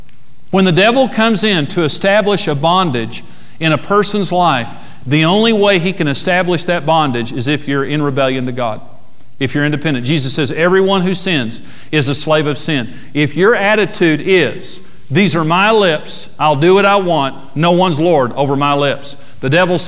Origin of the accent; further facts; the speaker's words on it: United States; I'm an American and I have the right of free speech.